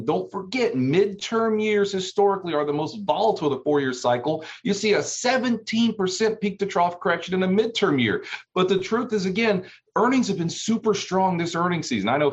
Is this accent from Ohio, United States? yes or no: yes; Cincinnati, Ohio, United States; I'm originally from Cincinnati.